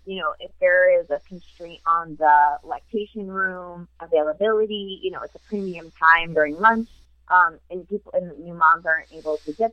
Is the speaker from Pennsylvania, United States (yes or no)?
no; Maine, United States; You know, my home state is one of them, Maine.